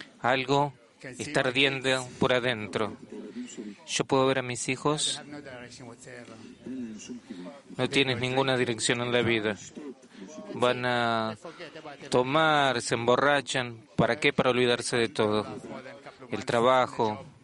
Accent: Iraq; Spanish is a second language; also born or lived in Israel; now in Australia; soy de Australia, pero la verdad es que yo soy de Irak. Nací en Irak y me escapé por el antisemitismo. Llegué a Israel, a la tierra prometida

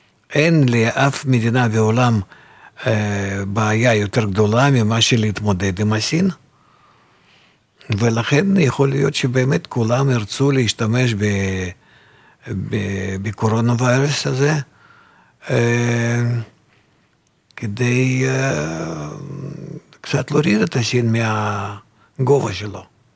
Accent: Russia; moved away as an adult; now in Israel; גם כן הגעתי מרוסיה בגיל 30, והייתי חי שם, ואני הבנתי והרגשתי עד כמה שהמשטר יכול להיות חזק ומועיל במקרים מסוימים.

